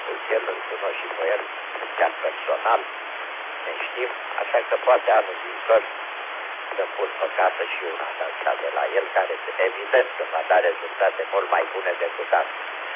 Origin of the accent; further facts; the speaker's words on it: Ploiești, Prahova, Romania; moved away as an adult; now in Bucharest, Romania; Sunt ploieștean, dar după aia m-am stabilit în București, de vreo 50 de ani în București.